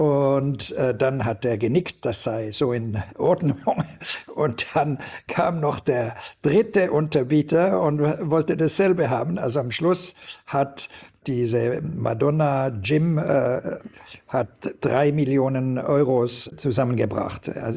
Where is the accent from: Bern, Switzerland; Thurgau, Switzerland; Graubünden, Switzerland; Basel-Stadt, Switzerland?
Basel-Stadt, Switzerland; Basel; denn ich bin in Basel geboren und aufgewachsen.